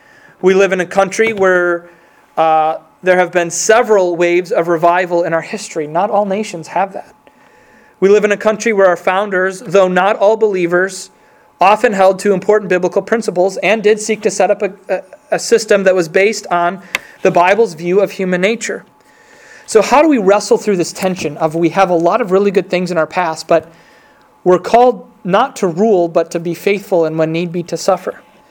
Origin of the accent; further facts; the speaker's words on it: United States; there's a sense in which I'm from America. I care about my fellow citizens.